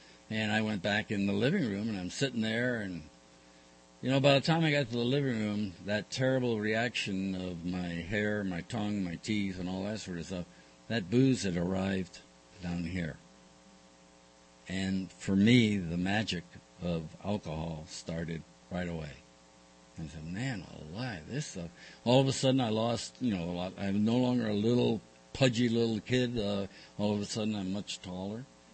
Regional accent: Bronx, New York, United States; first language French; English is a second language; I was born in upstate New York in a little French-Canadian enclave. I was raised in the French language. That's all I knew was French. At the age of four, we moved to the Bronx.

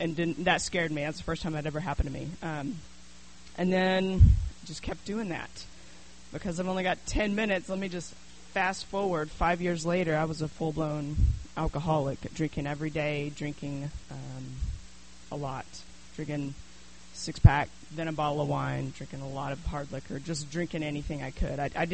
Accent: Denver, Colorado, United States; I'm from Denver and just moved here.

